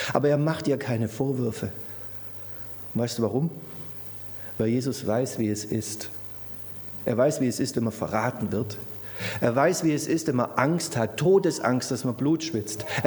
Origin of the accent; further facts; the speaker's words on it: Baden-Württemberg, Germany; Oder die Inflation aufhört, als Schwabe.